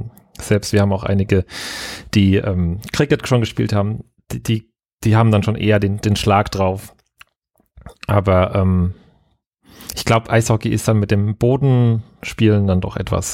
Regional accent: Darmstadt, Hesse, Germany; also ich komme aus Darmstadt

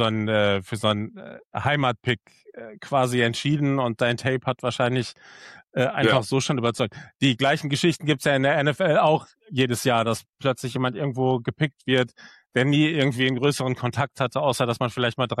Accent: Germany; Das ist als Deutscher muss man das ja hören oder will man das ja hören

